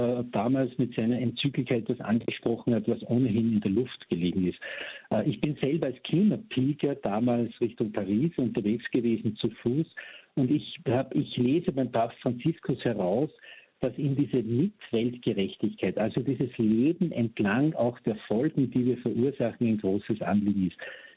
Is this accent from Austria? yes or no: yes; Austria; Wir als Österreicher oder Österreicherinnen haben da eine eigene Geschichte.